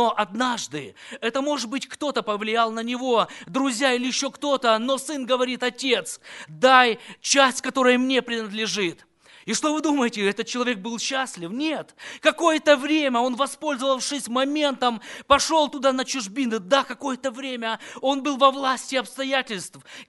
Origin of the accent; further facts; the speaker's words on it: Sochi, Krasnodar Krai, Russia; Друзья мои, мой родной город – это город Сочи. Сибирь – это просто что-то далекое было для меня.